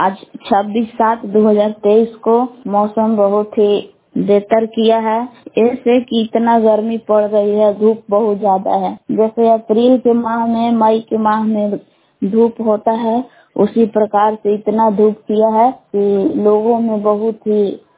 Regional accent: Bilan, Bihar, India; ग्राम बिलान जिला कैमूर भभुआ की निवासी हूँ।

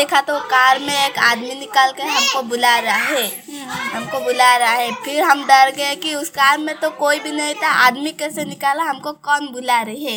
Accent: Assam, India; मैं असम से आई हूँ।

